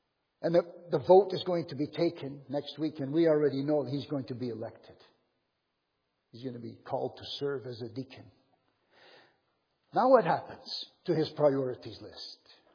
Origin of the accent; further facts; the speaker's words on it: Chilliwack, British Columbia, Canada; When I grew up in Chilliwack, 40 acres was big.